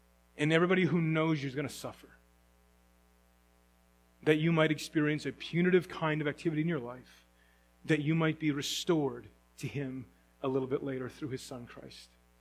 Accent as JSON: {"language": "English", "country": "Canada", "said": "Like, let me go home. I'm a Canadian."}